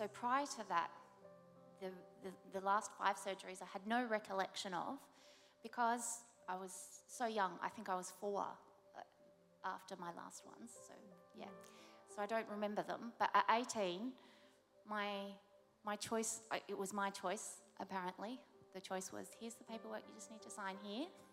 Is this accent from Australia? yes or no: yes; New South Wales, Australia; born there; I was born in New South Wales, a small rural town, and I was born. And back then, 39 years ago